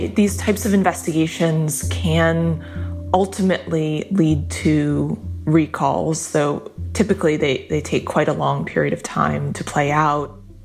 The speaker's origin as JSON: {"language": "English", "region": "New York", "country": "United States", "tie": "born or raised there", "said": "You know, I grew up in New York as well, so I feel you there."}